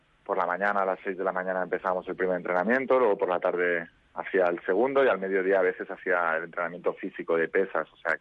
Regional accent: Barcelona, Catalonia, Spain; soy hijo de padre catalán, mi madre burgalesa, así que tengo ahí un poco de mezcla entre los dos. Y la verdad es que he vivido toda mi vida en Barcelona, excepto 5 años que estuve en Madrid

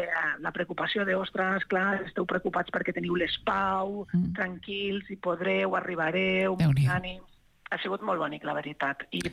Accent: Banyeres de Mariola, Valencian Community, Spain; now in Badalona, Spain; el meu poble, afortunadament, va quedar fora de la dana, perquè és encara més al sud, és Alacant.

